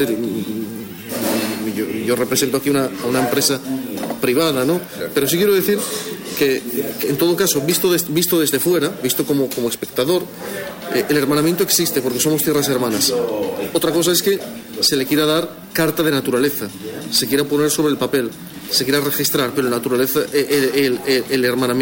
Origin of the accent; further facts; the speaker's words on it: Asturias, Spain; y como asturiano me interesa la historia